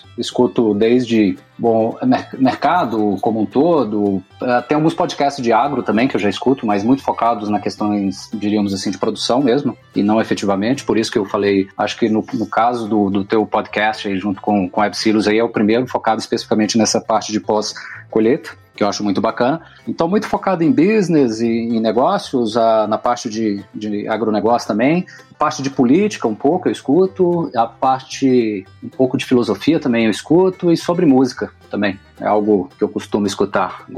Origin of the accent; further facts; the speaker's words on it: Mineiros, Goiás, Brazil; born there; now in Rio Verde, Brazil; depois ele muda para Mineiros, onde eu nasci, inclusive, e depois ele fixa em Rio Verde, né? Onde eu tenho moradia hoje também.